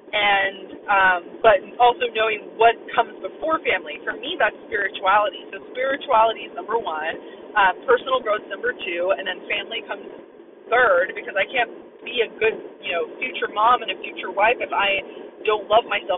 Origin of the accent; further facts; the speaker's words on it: Modesto, California, United States; because I moved back home to my hometown, and I lost my job, and I had to leave LA and move back into Modesto with my mom.